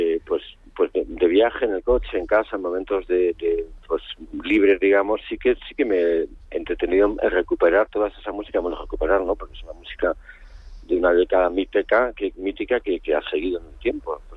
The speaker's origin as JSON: {"language": "Spanish", "town": "Almería", "region": "Andalusia", "country": "Spain", "said": "Porque es verdad que, aparte que yo soy de Almería"}